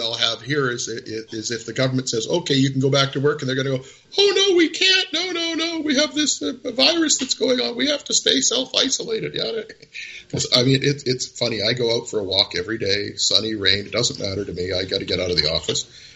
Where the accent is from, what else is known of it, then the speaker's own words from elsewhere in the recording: Vancouver, British Columbia, Canada; I grew up born and raised in the Vancouver area. I grew up on a pair of snow skis and a pair of water skis.